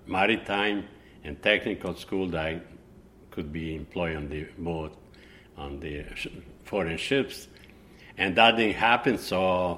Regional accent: Dugi Otok, Zadar County, Croatia; born there; English is a second language; I was born in Croatia on Dugiotok, which translates Long Island. And my dad used to have grape farm and olive tree farm, and we had a little boat to catch some fish.

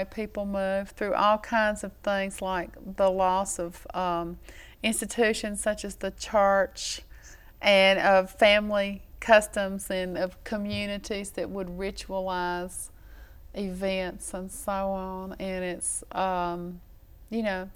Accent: Grundy, Virginia, United States; Well, when I was growing up in Grundy, Virginia, I really didn't have, and as I say, I was surrounded by actually famous storytellers

